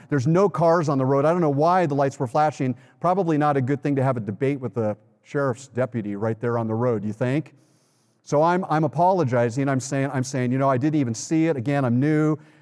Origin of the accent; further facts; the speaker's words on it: California, United States; You know, I've been in Illinois. I'm from California, which is, you know, the clueless state, right?